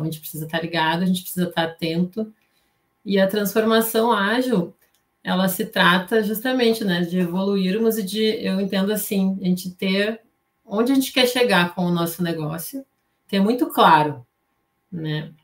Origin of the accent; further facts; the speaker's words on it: Porto Alegre, Rio Grande do Sul, Brazil; aqui do Rio Grande do Sul, sou de Porto Alegre.